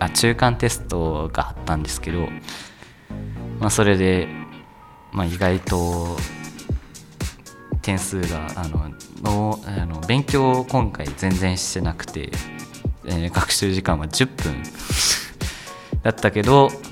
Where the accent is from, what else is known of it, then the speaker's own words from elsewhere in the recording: Kansai, Japan; accent: Kansai; 自分がよく使う方言は多分関西弁やと思うんですけど